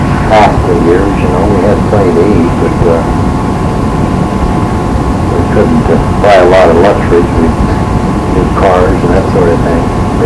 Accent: Montana, United States; also born or lived in Roundup; Well, I was born in Roundup, Montana, which is 40 miles north. Then I grew up on a ranch south of Muscle Shell, which is Muscle Shell 26 miles east of Roundup.

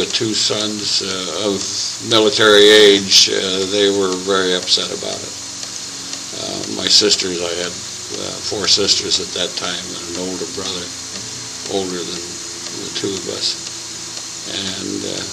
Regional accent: Miles City, Montana, United States; I was born and raised in Miles City, Montana, in 1920. That makes me almost 85 years old in September. I went to school there, graduated from high school

